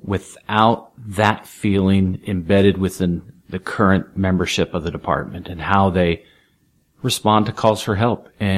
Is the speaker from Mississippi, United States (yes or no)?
no; California, United States; So, born and raised in San Diego County, so native here, and I really enjoy the county.